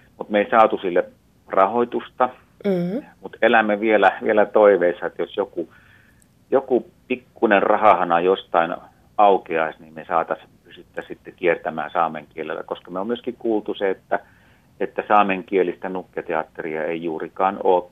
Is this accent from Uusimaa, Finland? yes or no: no; Oulu, North Ostrobothnia, Finland; mä olen itse alun perin oululainen.